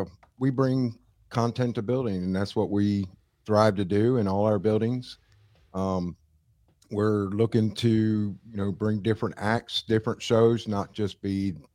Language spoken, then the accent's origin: English; West Virginia, United States; also born or lived in Kentucky; now in Alabama, United States; Yeah, well, that kind of rubbed off after 17 years in Kentucky and then moving down to Alabama. So, you know, West Virginia will always be my home state. That's where I was born and raised.